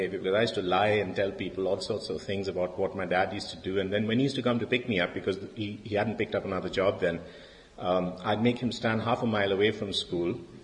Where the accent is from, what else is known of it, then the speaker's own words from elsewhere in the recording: India; And also, I'm an Indian.